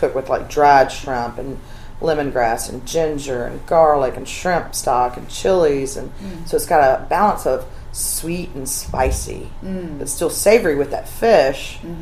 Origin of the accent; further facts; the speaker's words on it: Alabama, United States; I grew up in Alabama.